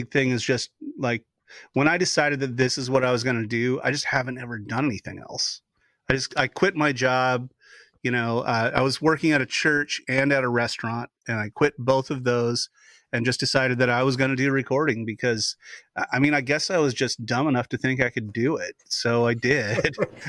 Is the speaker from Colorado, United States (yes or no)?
no; Portland, Oregon, United States; also born or lived in Oklahoma City; No, I grew up in Portland, Oregon, just on the outskirts of Portland, Oregon.